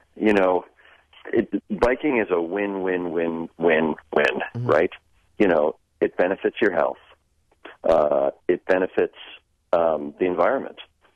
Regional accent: New York City, New York, United States; I grew up in New York City, I went to college in Boston, and after college I lived in New York City.

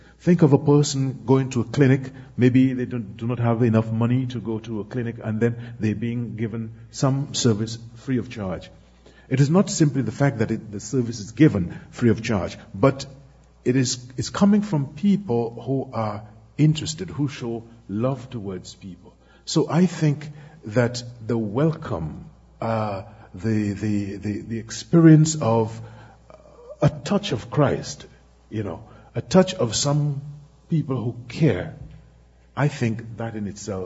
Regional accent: St. Lucia; I have to be very careful with the two names because I'm from St. Lucia and I'm serving Dominica.

